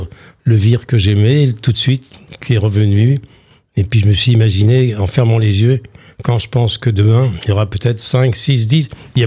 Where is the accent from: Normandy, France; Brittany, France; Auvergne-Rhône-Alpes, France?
Normandy, France; Vire; Quand je suis arrivé, parce que je venais de Carpiquet, quand je suis arrivé à Vire, première émotion, évidemment, la route de Vire, le stade Pierre-Comte, enfin, mon enfance m'est apparue